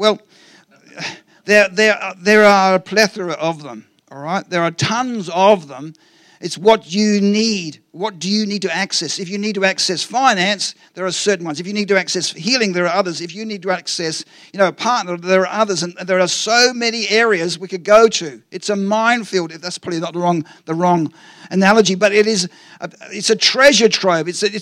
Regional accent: Australia; because it's shaped like a boomerang, it goes, and I'm Australian, and it returns

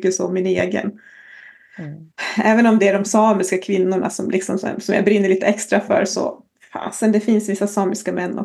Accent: Horsbotten, Jämtland County, Sweden; now in Kautokeino, Norway; Jag bor i Kautokeino nu, men jag är ju från Horsbotten i Jämtland.

